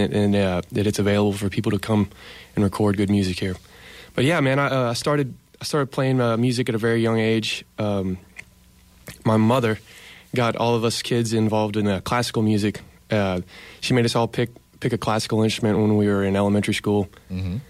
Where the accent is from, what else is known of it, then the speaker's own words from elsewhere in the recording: Natchitoches, Louisiana, United States; I'm from Natchitoches, Louisiana, and I was very fortunate to have some really great teachers and instructors at a young age.